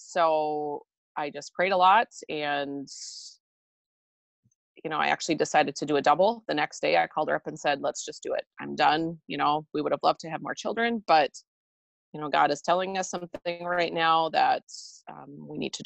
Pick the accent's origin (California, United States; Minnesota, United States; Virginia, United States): Minnesota, United States; We actually were living in Arizona at the time, which we are from Minnesota, which is where we live now.